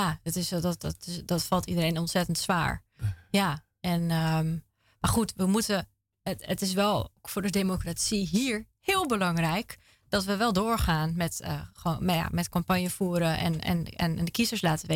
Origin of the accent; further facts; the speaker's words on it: Zaandam, North Holland, Netherlands; In Zaandam.